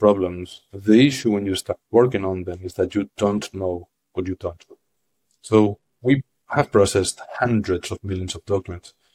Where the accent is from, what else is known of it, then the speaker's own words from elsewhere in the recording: Madrid, Community of Madrid, Spain; moved away as an adult; now in San Francisco, United States; been here in San Francisco for a couple of years, although I was coming here quite often before that. And I'm originally Spanish from Madrid, so I lived the first 30 years of my life over there in Madrid.